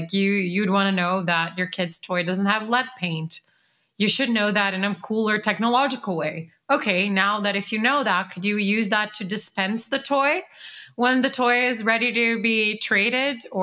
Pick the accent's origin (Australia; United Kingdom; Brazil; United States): Brazil; English is a second language; I grew up in Brazil, dude.